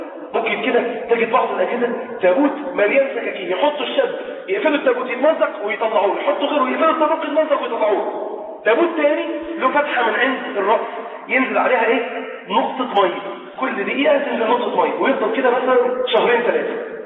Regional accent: Egypt; احنا مصريين اسلمنا

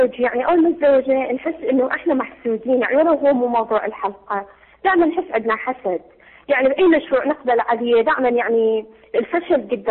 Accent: Baghdad, Baghdad Governorate, Iraq; من بغداد.

